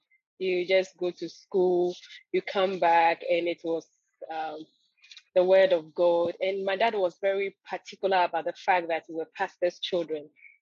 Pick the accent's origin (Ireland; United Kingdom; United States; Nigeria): Nigeria; also born or lived in Ivory Coast; Well, my life, I was born in Ivory Coast. So my parents are missionaries in Ivory Coast. They are Ghanaians anyway. But so by the time we were five, my dad had to further his studies in Nigeria. So we moved to Nigeria. And then I started school there.